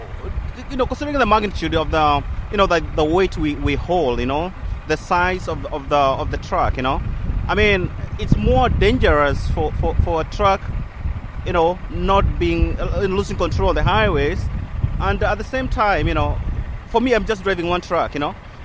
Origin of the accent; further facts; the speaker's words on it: Georgia, United States; I come from Georgia.